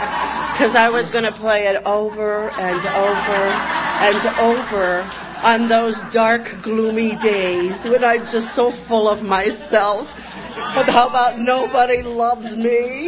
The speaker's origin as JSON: {"language": "English", "town": "Cleveland", "region": "Ohio", "country": "United States", "tie": "born or raised there", "said": "I'm born and raised in Cleveland, Ohio."}